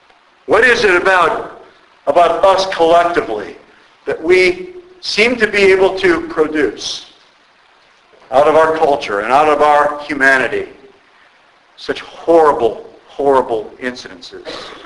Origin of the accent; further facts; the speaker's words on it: Toledo, Ohio, United States; I'm a 52-year-old male, I'm from Toledo, Ohio originally.